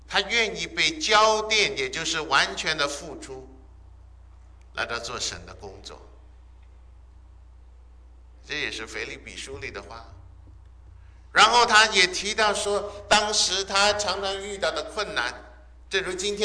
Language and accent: Chinese; China; 我们中国人每个人都欢喜人往高处